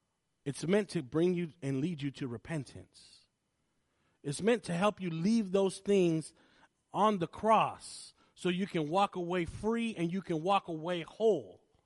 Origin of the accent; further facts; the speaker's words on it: San Jose, California, United States; In front of all these adults growing up on Eastside San Jose